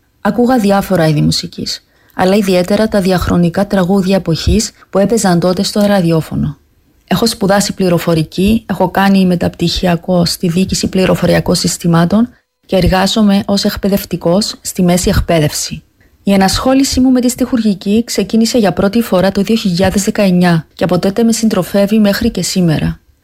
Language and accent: Greek; Nicosia, Nicosia District, Cyprus; κατάγομαι από δύο όμορφα κατεχόμενα χωριά της επαρχίας Κερίνιας, τον Καραβά και τη Μύρτου. Μετά την προσφυγιά, τα παιδικά μου χρόνια τα έζησα στην περιοχή Ακρόπολης στη Λευκωσία.